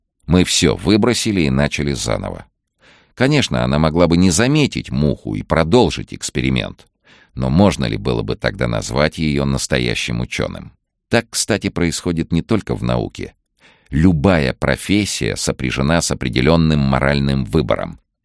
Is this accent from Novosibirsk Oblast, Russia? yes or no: yes; Novosibirsk, Novosibirsk Oblast, Russia; Я вырос в Новосибирске, в Академгородке, в лесу на берегу Обского моря.